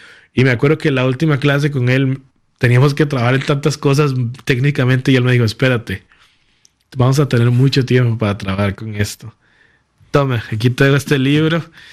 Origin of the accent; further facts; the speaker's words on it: Costa Rica; moved away; Fue la primera vez que salí de Costa Rica en toda mi vida. Yo vengo de un barrio pequeño y todo.